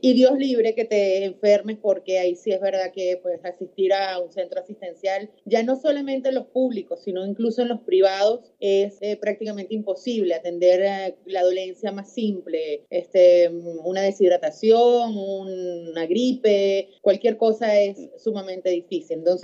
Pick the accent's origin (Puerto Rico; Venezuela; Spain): Venezuela; now in Santiago, Chile; Sí, bueno, en este momento me encuentro en Santiago de Chile. Estoy residiendo acá desde hace aproximadamente un mes. Ya. Tuve que salir de Venezuela